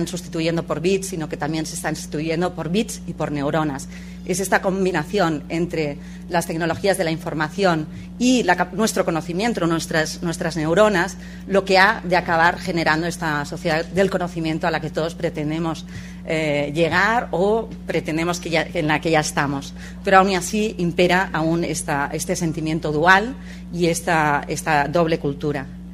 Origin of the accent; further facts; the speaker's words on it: Catalonia, Spain; De unido, que dirían en Cataluña, que es de donde vengo.